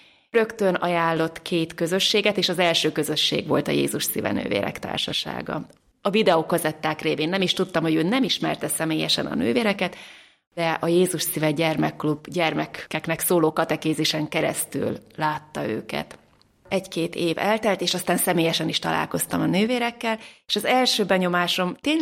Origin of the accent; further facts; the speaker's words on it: Győr, Győr-Moson-Sopron, Hungary; a Jézus szíve nővérek társaságának tagja. Győrben nevelkedtem, katolikus családban.